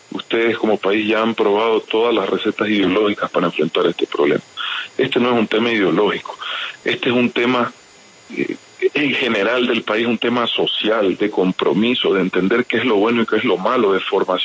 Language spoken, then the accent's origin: Spanish; Ecuador; nosotros también como ecuatorianos, la tenacidad y la capacidad para superar este y otros problemas